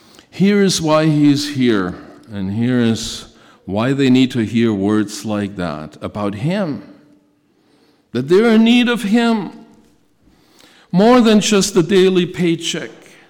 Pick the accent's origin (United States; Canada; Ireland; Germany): Germany; English is a second language; You know, I grew up in Germany, pretty small town, about 5,000 people.